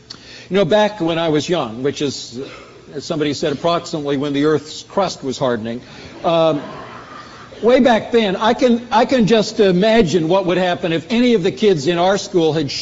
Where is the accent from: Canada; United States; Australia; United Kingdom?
Canada; And growing up in Canada, no hockey player would ever put a sissy helmet on and go out and play hockey